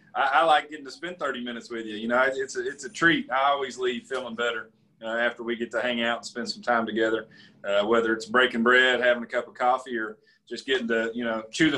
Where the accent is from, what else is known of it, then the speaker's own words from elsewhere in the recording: Somerset, Kentucky, United States; I accomplished one of my dreams in life, which is to get to serve and lead my hometown. I've had that vision for a long time for Somerset and for Kentucky, and here we are.